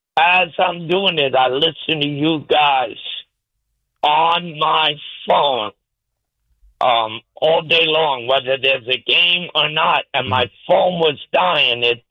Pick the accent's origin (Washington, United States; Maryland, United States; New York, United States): New York, United States; New York City; As a young man, I grew up on Sheridan Avenue and 161st Street, three blocks away from Yankee Stadium.